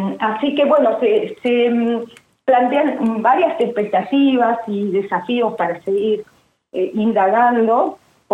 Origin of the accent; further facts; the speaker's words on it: Patagonia, Argentina; Somos patagónicos todos